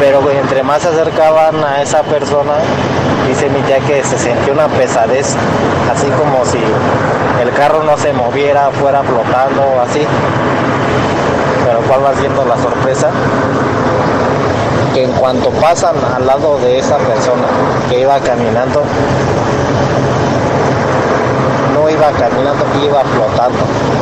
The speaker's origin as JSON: {"language": "Spanish", "region": "Querétaro", "country": "Mexico", "said": "de Querétaro"}